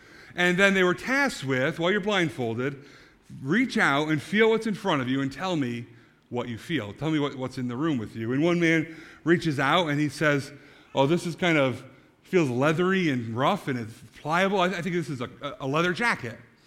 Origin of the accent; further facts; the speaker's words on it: New York, United States; I grew up in the Adirondacks climbing the high peaks.